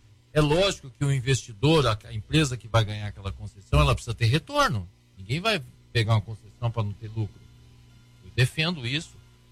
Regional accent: Presidente Prudente, São Paulo, Brazil; quando eu ia para o interior da minha cidade, Presidente Prudente

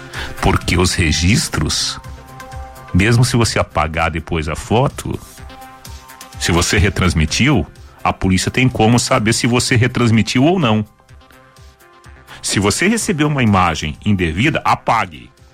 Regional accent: Água do Pari, Brazil; Imagina um piazinho que nasce na roça, né? Onde eu nasci, lá na Água do Pari, cresci até os 22 anos.

